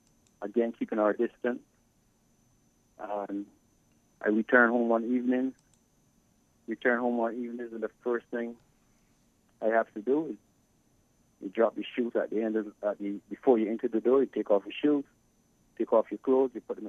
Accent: Manning's Village, Saint George, Barbados; moved away; Well, I've been living out of Barbados now for about 32 years. From a small village in Barbados, village called Manning's Village, St. George.

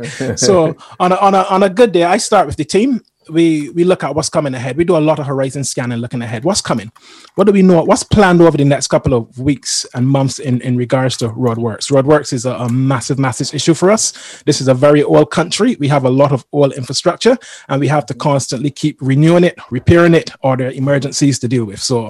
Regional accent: Barbados; moved away as an adult; now in United Kingdom; I'm a Barbadian. First and foremost, I was born and raised in Barbados, lived there for the first 28 years of my life before moving to the United Kingdom

